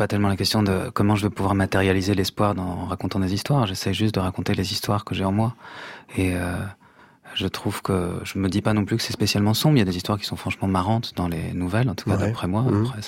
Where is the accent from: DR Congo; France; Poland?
Poland; Moi, je suis polonais.